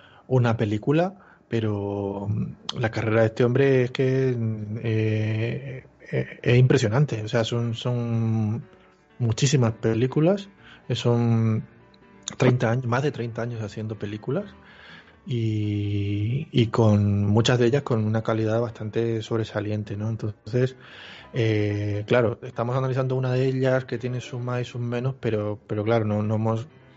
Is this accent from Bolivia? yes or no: yes; Bolivia; Yo en mi país, en Bolivia, la estábamos siguiendo, ¿no?